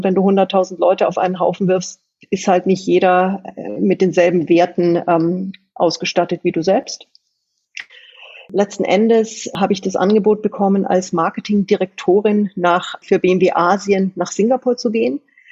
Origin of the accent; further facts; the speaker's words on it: Munich, Bavaria, Germany; born there; also born or lived in Austria; Bin als Eineiger Zwilling in München geboren, habe dann ein paar Jahre in meiner Kindheit in Österreich verbringen dürfen, wirklich richtig auf dem Berg wie Heidi auf der Alm.